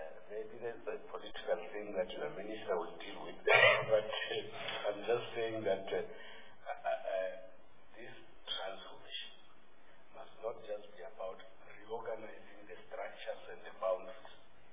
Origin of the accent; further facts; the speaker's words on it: Limpopo, South Africa; first language Kilo-Negu; if I go to my area in Limpopo, the white farmers speak better Kilo-Negu language, which is my mother tongue, better than me and our children